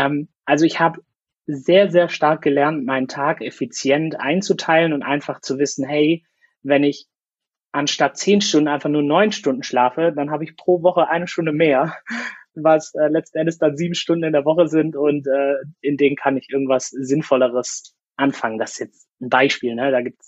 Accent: Swabia, Germany; ich mich diesbezüglich jetzt eigentlich mehr als Weltbürger sehe und auch ein bisschen noch als stolzer Schwabe.

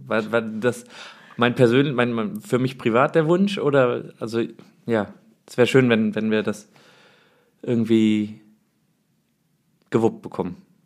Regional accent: Bonn, North Rhine-Westphalia, Germany; born there; Spielt in Bonn, meiner Geburtsstadt

